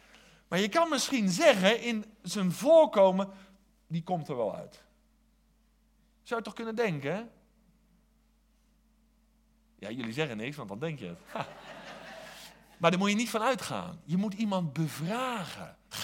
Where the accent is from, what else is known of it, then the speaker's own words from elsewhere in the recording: South Holland, Netherlands; Ik kom uit het Westland, van oorsprong dan, en daar heeft iedereen een bijnaam.